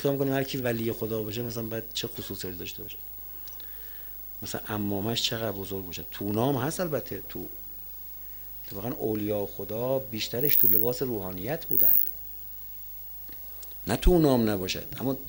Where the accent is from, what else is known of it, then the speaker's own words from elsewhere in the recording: Isfahan, Iran; گفتم خوبه برگشتنم با هم بریم چون من اصفهانیم.